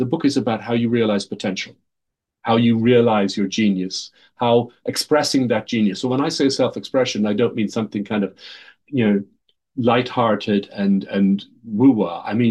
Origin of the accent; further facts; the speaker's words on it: Ireland; as a former Irish Catholic, I'm still Irish, but not the latter.